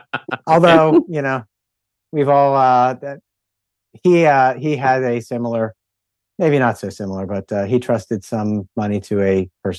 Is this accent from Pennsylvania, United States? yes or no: yes; Philadelphia, Pennsylvania, United States; We grew up in Philadelphia as well